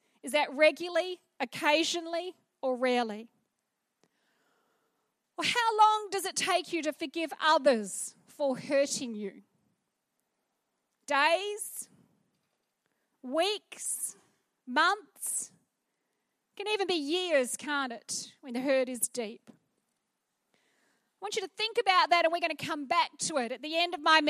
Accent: England, United Kingdom; Amen, as an English person. Amen, as a Pentecostal.

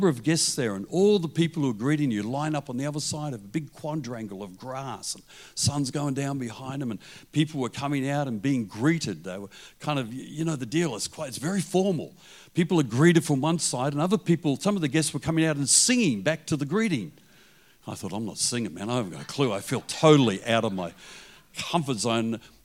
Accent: Australia; I mean, I'm an Aussie preaching in New Zealand.

